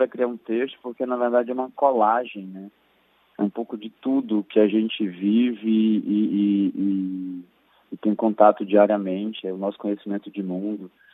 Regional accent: Campina Grande, Paraíba, Brazil; now in Rio de Janeiro, Brazil; Eu sou nordestino, da Paraíba, lá de Campina Grande. E vim para o Rio para fazer artes cênicas. Daí fiquei pelo Rio de Janeiro

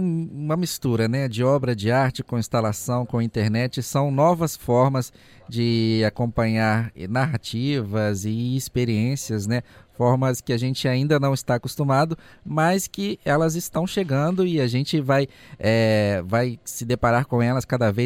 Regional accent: Minas Gerais, Brazil; das igrejas das cidades históricas de Minas, é isso? Me interessei muito por esse assunto aí, que é da minha terra.

